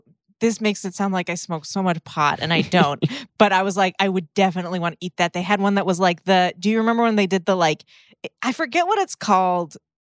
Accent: United States; Because we're Americans.

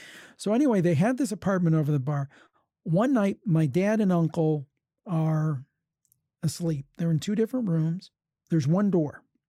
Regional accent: Ohio, United States; My family was originally from West Virginia. I grew up in Ohio. I was born and raised in Ohio.

